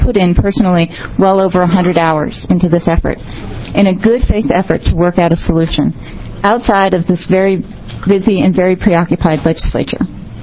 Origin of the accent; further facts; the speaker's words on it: New England, United States; It's a state that's dear and near to me as I grew up in New England.